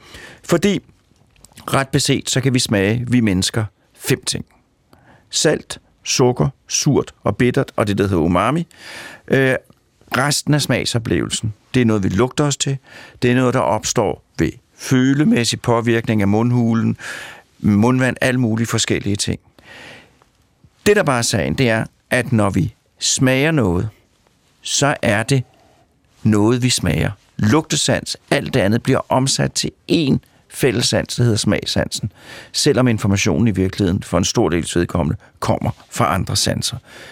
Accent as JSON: {"language": "Danish", "town": "Sorgenfri", "region": "Capital Region of Denmark", "country": "Denmark", "said": "Jeg kommer fra Sorgenfri, og Sorgenfri er naboby til Kongens Lyngby"}